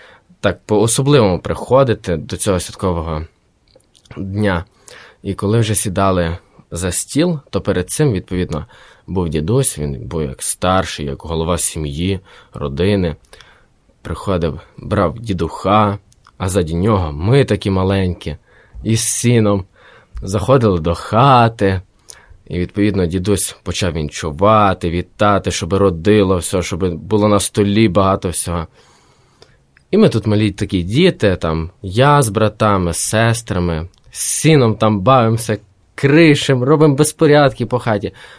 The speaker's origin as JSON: {"language": "Ukrainian", "town": "Drohobych", "region": "Lviv Oblast", "country": "Ukraine", "said": "Як я і казав, що я із Дрогобича"}